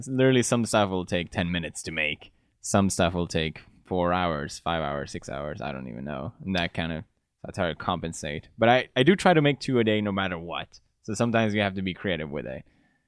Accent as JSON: {"language": "English", "town": "Gothenburg", "region": "Västra Götaland", "country": "Sweden", "tie": "born or raised there", "said": "No, I grew up in Gothenburg. Have you heard of that?"}